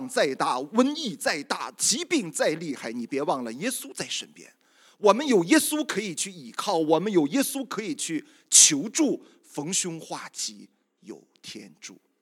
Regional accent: Yantai, Shandong, China; 大家知道我是烟台人，我的老家是大连

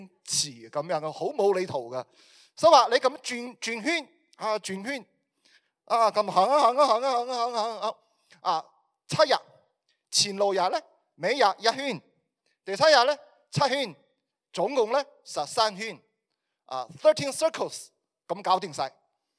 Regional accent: China; 如果咁打嗰种战争咧，我哋中国人咧好自然去谂起咩兵法

